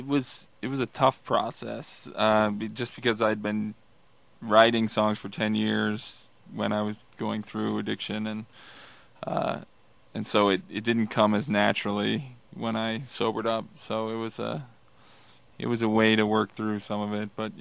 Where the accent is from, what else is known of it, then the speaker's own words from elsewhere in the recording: Kansas City, Missouri, United States; now in Minnesota, United States; I am actually originally from Kansas City.